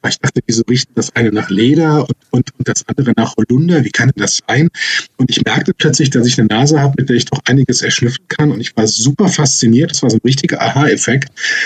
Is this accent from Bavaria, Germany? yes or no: no; Cologne, North Rhine-Westphalia, Germany; Ja, und als gebürtiger Kölner lebe auch immer noch in Köln und bin mit Karneval groß geworden.